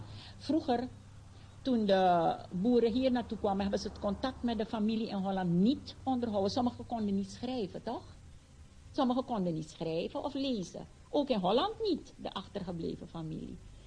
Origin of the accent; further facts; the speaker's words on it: Paramaribo, Suriname; born there; geboren in Paramaribo.